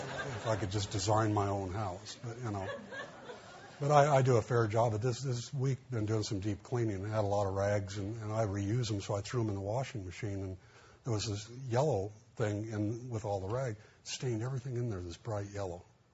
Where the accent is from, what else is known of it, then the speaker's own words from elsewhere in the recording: Montebello, California, United States; I grew up in Montebello with a lot of Armenians, a lot of Mexican-American, a lot of Japanese, a lot of Russians. And I was about the only person that I knew that didn't belong to some ethnic group, you know.